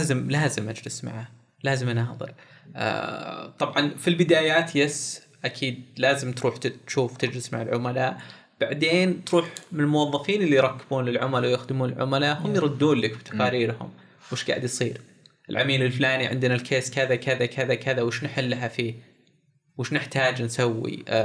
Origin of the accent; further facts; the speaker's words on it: Riyadh, Riyadh Province, Saudi Arabia; منتشر عندنا في الرياض في الوقت الحالي